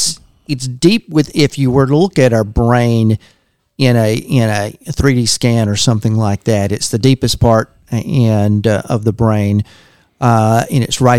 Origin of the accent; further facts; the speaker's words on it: Longview, United States; growing up in Longview at that time, there just weren't, you know, a whole lot of sushi restaurants around